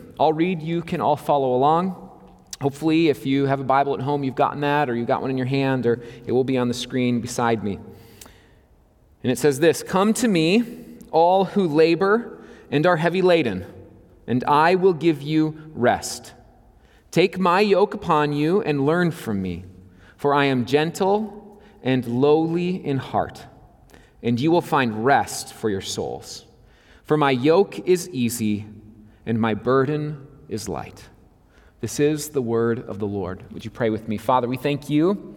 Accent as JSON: {"language": "English", "town": "Becker", "region": "Minnesota", "country": "United States", "said": "I'm from Becker, Minnesota, in central Minnesota."}